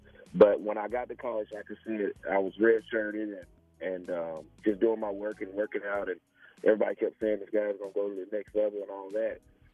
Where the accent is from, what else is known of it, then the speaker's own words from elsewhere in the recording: Wetumpka, Alabama, United States; because I'm from Alabama, small country town.